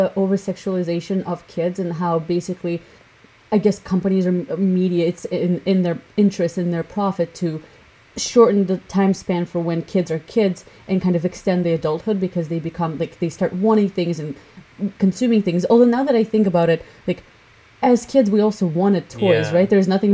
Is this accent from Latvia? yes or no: yes; Latvia; English is a second language; This just reminds me of when I was growing up in Latvia, and, like, obviously all the Eastern European girls and, like, European, like, Latvian girls, they like to dress up a lot.